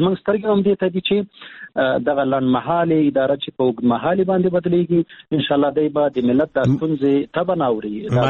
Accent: Afghanistan; د لغمان دی اوسیدونکو په توګه او د یو مدني فعال په توګه او د افغان ولس د یو بچی په توګه

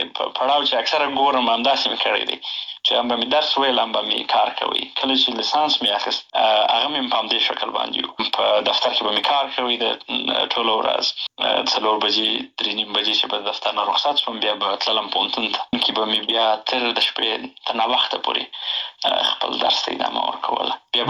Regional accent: Helmand, Afghanistan; also born or lived in Bagram, Afghanistan / Pakistan / Kandahar / Nangarhar; نو زه په باګرام کې پیدا شوی یم او وروسته د هغې نه فامیل هجرت ته اړ شوی و او پاکستان ته تللی و. د یو څه موده وری و د هغې نه وروسته بیا بېرته راغلی یو په هلمند کې، نو خاپوړي مې په هلمند کې کړي دي.

